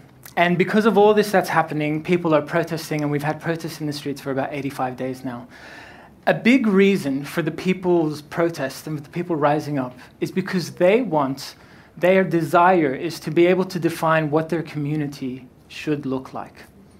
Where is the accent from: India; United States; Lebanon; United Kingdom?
Lebanon; moved away as an adult; now in Sydney, Australia; Let me tell you a little bit about myself. I was born here in Sydney, Australia. When I was around 4 years old, my parents took me to Lebanon, where I lived my whole life until about 4 years ago now.